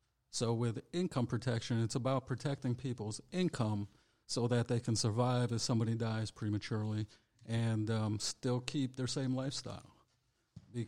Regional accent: Pennsylvania, United States; Pennsylvania

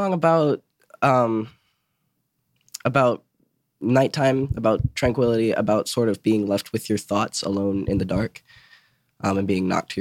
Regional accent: Asheville, North Carolina, United States; I'm from Asheville, and she's in a local Asheville band.

